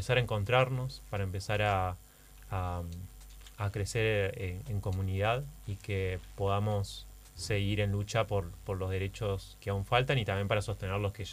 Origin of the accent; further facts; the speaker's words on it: Paraná, Entre Ríos, Argentina; Siempre en Paraná.